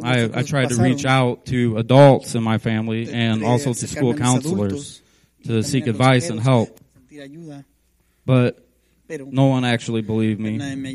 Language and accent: English; Niles, Michigan, United States; I'm from Niles, Michigan.